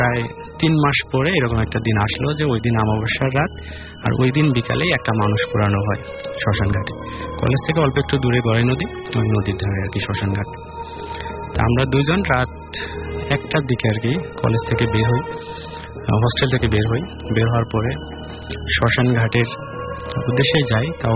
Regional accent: Rajbari, Dhaka Division, Bangladesh; রাজবাড়ি থেকে এসেছি।

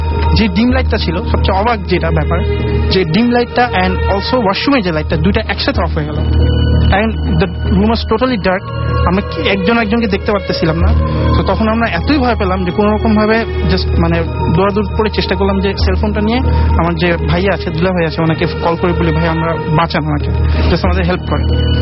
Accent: Narayanganj, Dhaka Division, Bangladesh; আমি নারায়ণগঞ্জ থেকে এসেছি।

